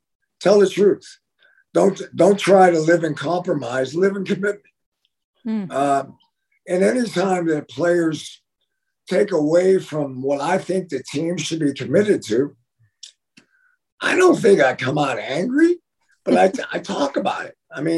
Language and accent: English; Pennsylvania, United States; I'm from Western Pennsylvania.